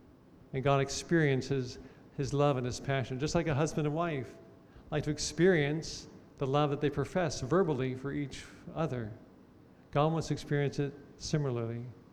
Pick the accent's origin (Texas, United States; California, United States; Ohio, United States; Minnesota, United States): Ohio, United States; Cincinnati; I grew up there in Cincinnati. I attended college at the UC and studied engineering.